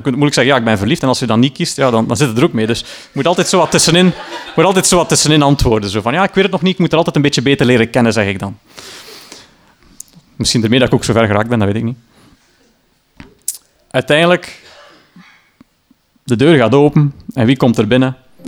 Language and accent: Dutch; Sint-Niklaas, Flanders, Belgium; born there; En de laatste date was in mijn geboortestad dan, Sint-Niklaas.